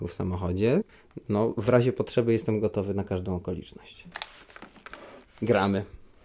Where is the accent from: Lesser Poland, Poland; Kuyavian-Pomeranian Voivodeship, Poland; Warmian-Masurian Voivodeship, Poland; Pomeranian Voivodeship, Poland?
Warmian-Masurian Voivodeship, Poland; Ełk; Pochodzę z Ełku i pod Ełkiem mój tato się urodził na wsi. No, wieś dosyć duża